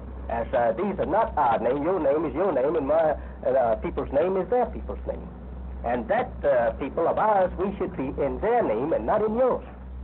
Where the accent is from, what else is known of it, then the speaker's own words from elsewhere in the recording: Georgia, United States; born there; I was born in Georgia, the state of Georgia. Not very far from, Sandersville, Georgia.